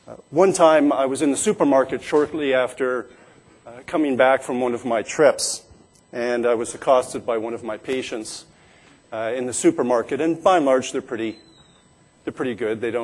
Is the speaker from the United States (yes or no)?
no; Canada; you can see that we're very Canadian